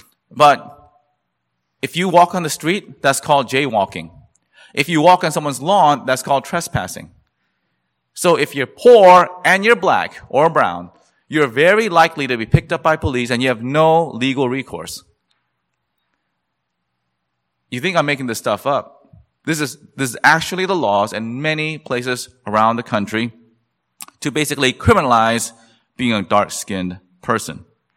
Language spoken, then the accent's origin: English; Columbia, South Carolina, United States; I grew up in Columbia, South Carolina. I saw it with my own eyes throughout my upbringing.